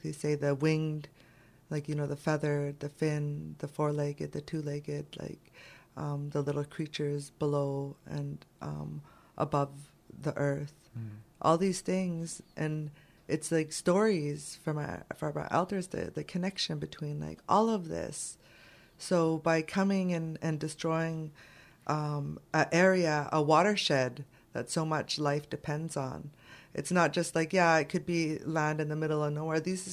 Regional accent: British Columbia, Canada; It means red woman. And I'm from the Sahuatmoc and the Tanaka Nation. People may know it as the Shuswap and Kootenays in so-called British Columbia.

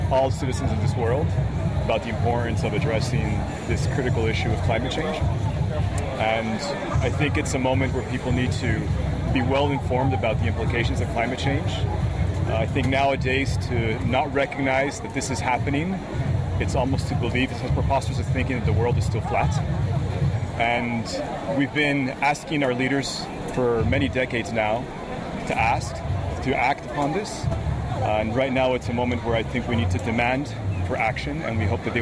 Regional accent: Costa Rica; I'm from Costa Rica

